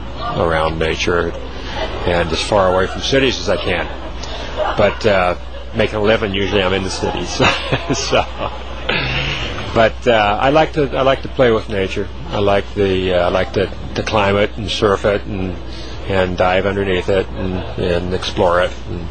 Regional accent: Illinois, United States; I'm from Illinois originally.

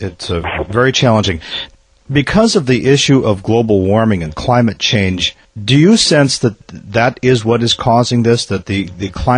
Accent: Minnesota, United States; I grew up in Minnesota, which is possibly almost as difficult as Shishmaref at many times because of the snow and the cold and the winters and 30 below and 40 below and 60 below.

